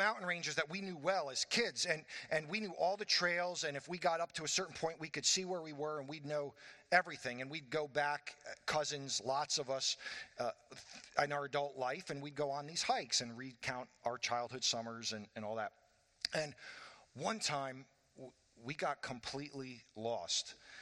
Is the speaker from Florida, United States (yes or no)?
yes; Florida, United States; Growing up in Florida, you know, I was a couple miles from the beach.